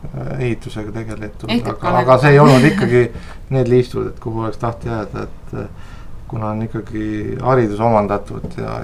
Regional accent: Viljandi, Viljandi County, Estonia; also born or lived in Paide; ma olen sündinud Paides, et seega ütleme Järvamaa minu sünnikoht. Aga kõik see pikem elu ja koolitee on ikkagi läinud Viljandi kandis, Viljandi linnas ja kõik keskkoolid olen lõpetanud Karl-Robert Jakobsoni gümnaasiumi.

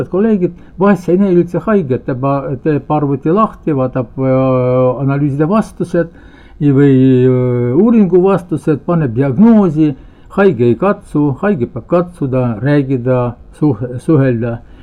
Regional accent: Shepetivka, Khmelnytskyi Oblast, Ukraine; Estonian is a second language; now in Estonia; Ja Ukrainast pärit olen, see on Kiivi, Lvovi vahel, üks on Hmelnitski oblast. Hmelnitski oblast ja Šepetovka-Linn.

